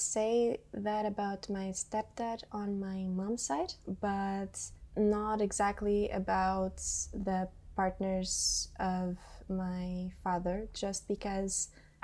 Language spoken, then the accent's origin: English; Portugal; English is a second language; I come from Portugal. I am 24